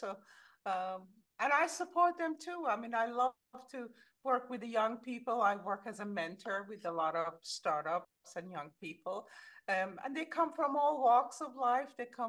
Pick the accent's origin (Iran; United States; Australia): Iran; English is a second language; moved away; I grew up in Iran, and I always wanted to write, but writing in Iran, and same as here, if you want to stay an ethical and a good person, it's hard.